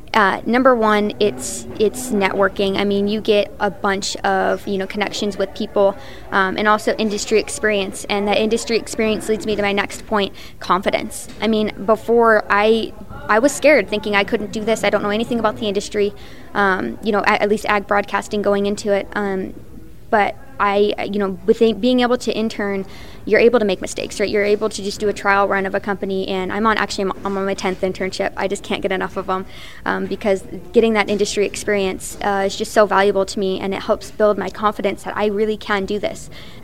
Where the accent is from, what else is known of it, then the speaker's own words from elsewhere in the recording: Templeton, California, United States; I am from Templeton, California.